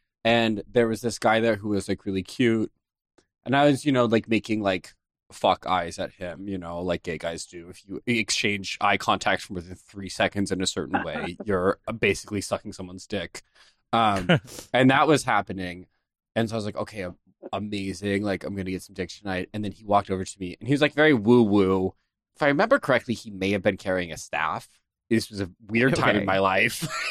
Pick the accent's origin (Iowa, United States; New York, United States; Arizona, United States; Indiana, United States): Iowa, United States; Des Moines; That is so funny, because I literally, like, I'm from Des Moines, Iowa.